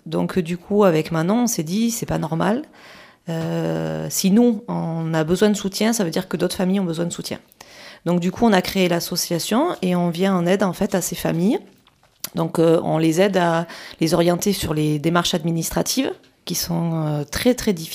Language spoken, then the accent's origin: French; La Réole, Nouvelle-Aquitaine, France; Je suis originaire de La Réole. Et donc j'habite sur La Réole.